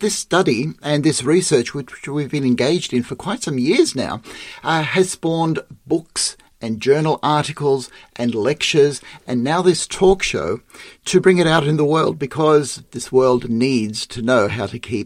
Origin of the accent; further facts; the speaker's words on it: Sydney, New South Wales, Australia; And I'm from Sydney, Australia.